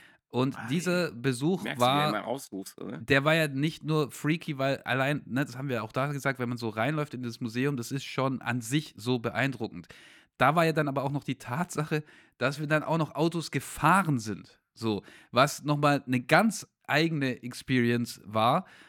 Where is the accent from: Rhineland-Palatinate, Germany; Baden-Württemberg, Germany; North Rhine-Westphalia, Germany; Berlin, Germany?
Baden-Württemberg, Germany; Stuttgart; born there; ich bin in Stuttgart geboren